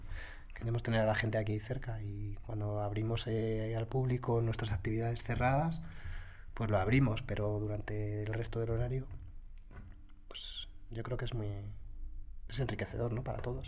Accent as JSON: {"language": "Spanish", "town": "Madrid", "region": "Community of Madrid", "country": "Spain", "said": "Y soy de Madrid, ¿eh?"}